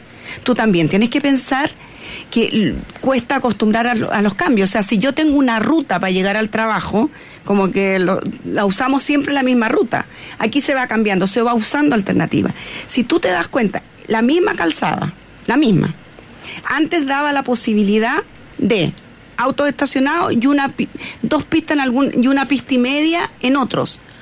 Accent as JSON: {"language": "Spanish", "town": "Providencia", "region": "Santiago Metropolitan", "country": "Chile", "tie": "born there", "said": "yo tengo bastante más abriles que ustedes, y les puedo decir, y nací en Providencia"}